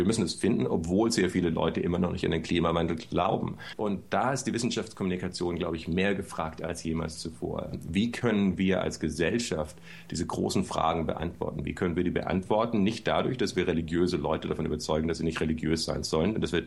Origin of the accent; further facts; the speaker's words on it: Stuttgart, Baden-Württemberg, Germany; Ich komme aus Stuttgart, also Süddeutschland ist ja auch eher religiös im Vergleich zu anderen Bundesländern